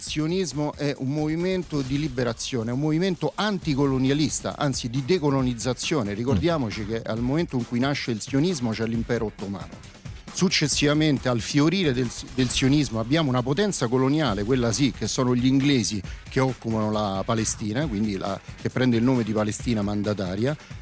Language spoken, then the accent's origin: Italian; Rome, Lazio, Italy; born there; io sono nato a Roma, come si sente anche dall'accento, ho 50 anni, mi occupo di comunicazione. Il mio legame con Israele è un po' particolare, io sono nato in una famiglia ebraica, quindi sono ebreo